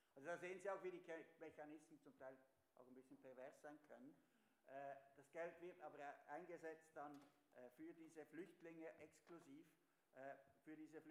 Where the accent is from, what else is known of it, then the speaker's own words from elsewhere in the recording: Switzerland; kann man sich als Schweizer auch weniger damit identifizieren.